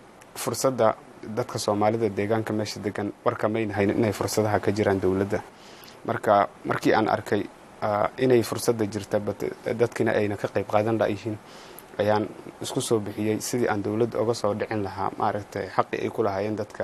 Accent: Garissa, Garissa County, Kenya

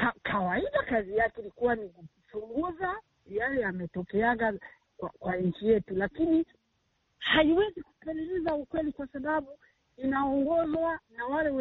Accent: Burundi; kuna mauaji yamepitika Burundi kwa nchi yetu

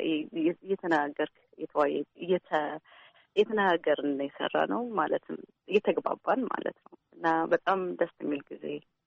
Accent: Gondar, Amhara, Ethiopia; ያው ያደግኩበት ጎንደር ሀገር ነው ሹት የተደረገውም።

